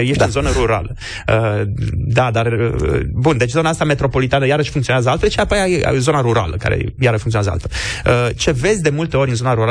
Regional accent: Brașov, Brașov County, Romania; Eu sunt brașovean și de aia știu...

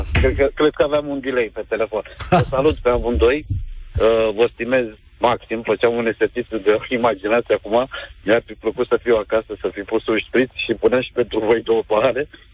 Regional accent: Romania; Sunt foarte mândru că sunt român. Și ca și milioane și milioane de români.

